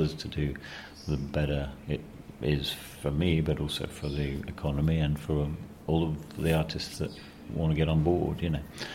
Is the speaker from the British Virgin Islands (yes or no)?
yes; British Virgin Islands; growing up in the Virgin Islands